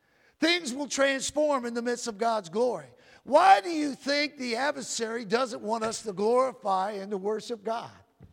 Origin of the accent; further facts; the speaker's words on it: Atlanta, Georgia, United States; born there; my dad was holding a revival when I was born in Atlanta, Georgia.